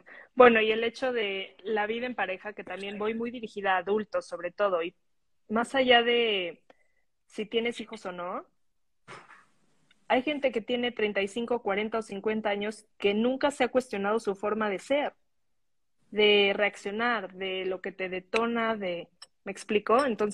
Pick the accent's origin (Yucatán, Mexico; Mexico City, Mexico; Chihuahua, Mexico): Mexico City, Mexico; moved away as an adult; me fui a vivir fuera de la Ciudad de México, donde había vivido siempre.